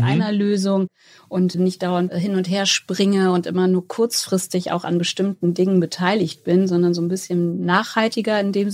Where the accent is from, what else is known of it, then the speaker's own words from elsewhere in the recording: Hamburg, Germany; Ja, du hast es schon gesagt, meine Wurzeln sind hier in Hamburg und ich habe hier auch studiert